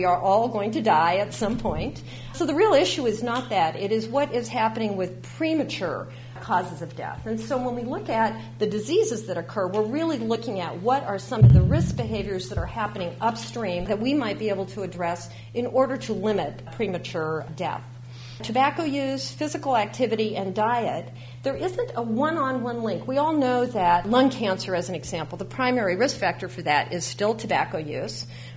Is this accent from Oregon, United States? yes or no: yes; Corvallis, Oregon, United States; I grew up in Corvallis, and so, you know, I'm quite familiar with Oregon and what's been happening here over time.